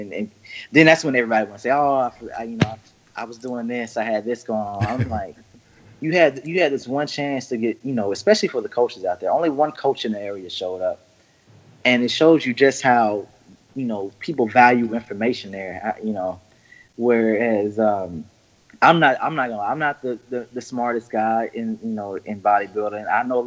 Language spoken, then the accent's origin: English; Alabama, United States; So I went to my home state, Alabama, to do a guest posing. I had maybe three people come and speak to me the whole time from the place I grew up.